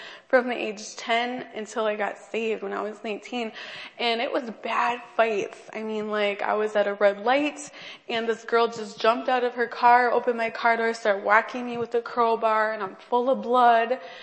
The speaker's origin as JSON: {"language": "English", "town": "Green Bay", "region": "Wisconsin", "country": "United States", "tie": "born or raised there", "said": "So I grew up in Green Bay … if you don't know."}